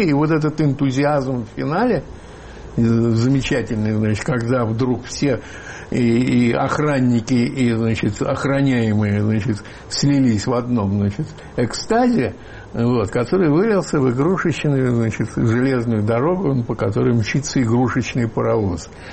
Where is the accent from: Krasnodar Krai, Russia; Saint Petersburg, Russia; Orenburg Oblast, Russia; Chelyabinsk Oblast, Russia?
Saint Petersburg, Russia; now in Moscow, Russia; хотя я родился в Ленинграде и всю юность провел там